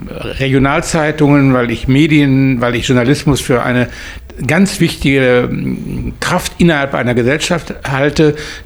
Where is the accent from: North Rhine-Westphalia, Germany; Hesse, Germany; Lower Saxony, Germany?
North Rhine-Westphalia, Germany; Essen; Ich bin in Essen groß geworden, bin in Essen-Steele zur Schule gegangen, habe Abitur gemacht, bin dann nach Freiburg gegangen, wo ich Jura studiert und Volkswirtschaft studiert habe. Habe mich in Essen als Rechtsanwalt niedergelassen